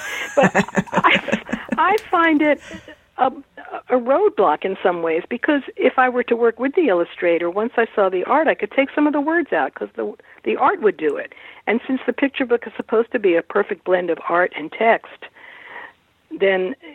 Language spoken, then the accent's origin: English; Washington, District of Columbia, United States; I grew up in a very left family, and I grew up in Southeast Washington, D.C.